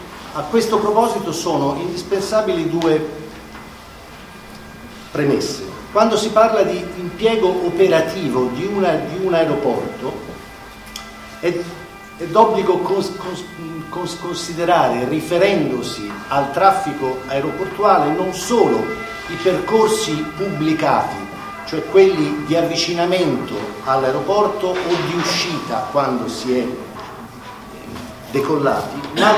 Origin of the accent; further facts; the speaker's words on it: Florence, Tuscany, Italy; born there; sono nato a Firenze e ho fatto per 40 anni il pilota